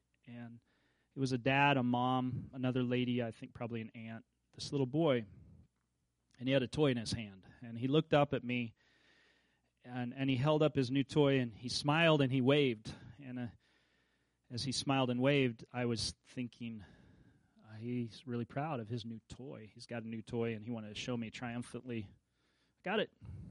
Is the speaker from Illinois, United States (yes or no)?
no; Kansas, United States; now in New York, United States; I'm from Kansas, so it's a lot different than New York.